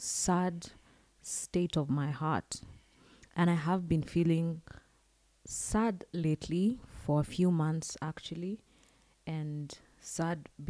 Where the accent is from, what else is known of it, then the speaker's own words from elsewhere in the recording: Kenya; I am saddened as a Kenyan.